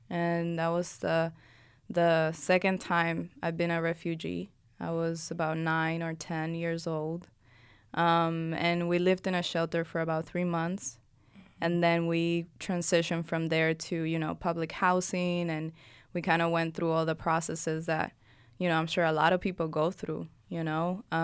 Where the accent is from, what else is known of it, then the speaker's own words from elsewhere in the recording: Puerto Rico; because I'm Dominican. But if I go to the Dominican … because I was raised in Puerto Rico.